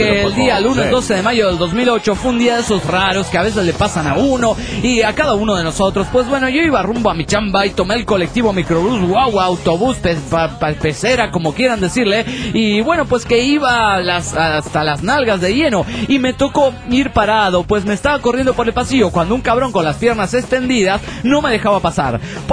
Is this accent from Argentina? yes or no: yes; Santa Fe, Argentina; Que es mi futuro es mis pagos, mi ciudad natal, Santa Fe.